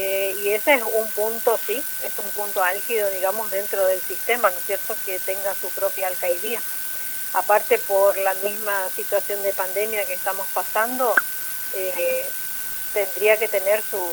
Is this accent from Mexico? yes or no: no; Bellavista, Corrientes, Argentina; De allí me trasladé a la ciudad de Bellavista, donde soy oriunda, donde tengo toda mi familia